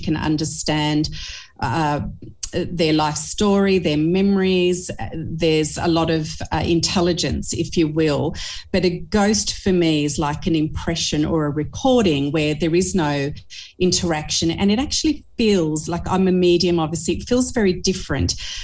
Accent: Hobart, Tasmania, Australia; So I grew up in Hobart, and Hobart, of course, was a colony very early in the piece.

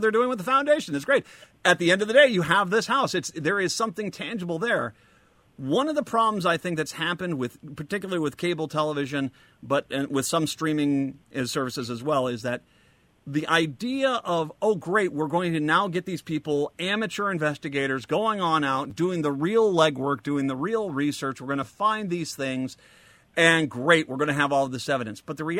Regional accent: Rhode Island, United States; I was growing up in Rhode Island.

